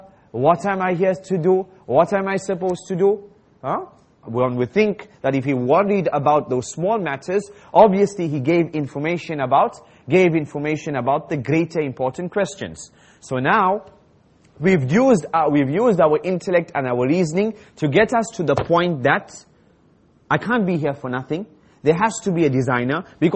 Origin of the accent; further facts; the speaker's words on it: Malaysia; You know, I'm Malaysian, he's Malaysian, so that's why I trust him.